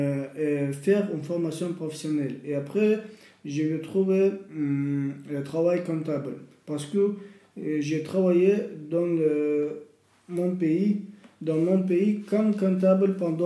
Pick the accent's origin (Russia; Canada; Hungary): Russia; now in Marseille, France; je suis russe, j'habite dans le quartier Saint-Charles